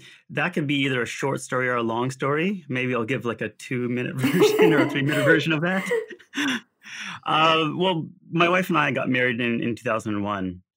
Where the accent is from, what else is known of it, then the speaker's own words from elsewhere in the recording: Winnipeg, Manitoba, Canada; born there; I was born in Winnipeg, Manitoba. I don't know if a lot of people know where that's located, but it's kind of in the center of North America, if you want to visually put it. It's like in the prairies. And I think I grew up eating what was fairly standard Canadian food.